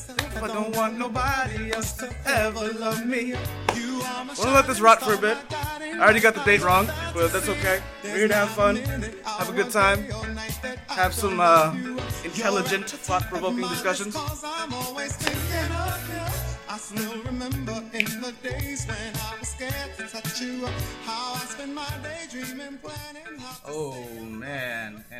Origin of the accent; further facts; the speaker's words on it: Toronto, Ontario, Canada; I am 19. I grew up in Regent Park.